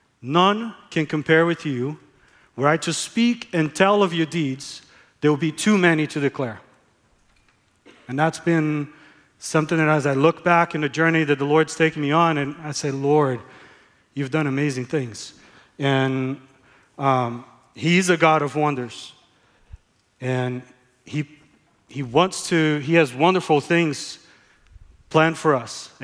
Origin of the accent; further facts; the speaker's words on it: Brazil; now in United States; Went to a school there in Georgia. Wasn't ready really to come to a Christian school. See, I grew up in Brazil.